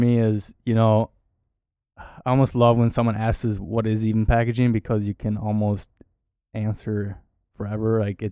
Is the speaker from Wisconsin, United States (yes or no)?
yes; Hudson, Wisconsin, United States; So I'm originally from Hudson, Wisconsin, which is on the west side of the state, more northwest from here. Graduated and lived there through high school.